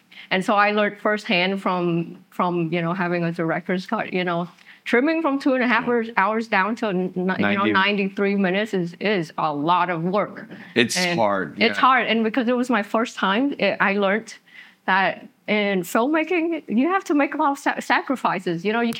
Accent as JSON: {"language": "English", "country": "Vietnam", "tie": "born or raised there", "said": "because I grew up in Vietnam"}